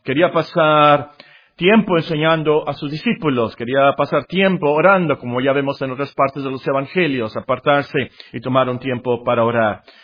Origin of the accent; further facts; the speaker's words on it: Mexico; nosotros somos mexicanos